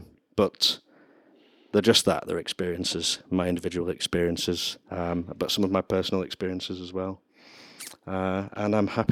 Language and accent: English; North West England, United Kingdom; I'm from Lancashire. So travelled a couple of hours to get here today.